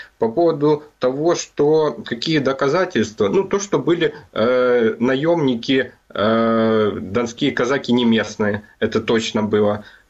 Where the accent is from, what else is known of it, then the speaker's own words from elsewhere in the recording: Ukraine; то, что я горжусь тем, что я украинец.